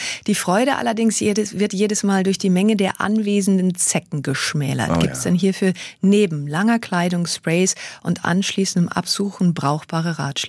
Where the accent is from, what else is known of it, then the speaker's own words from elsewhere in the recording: North Rhine-Westphalia, Germany; ich komme aus dem Sauerland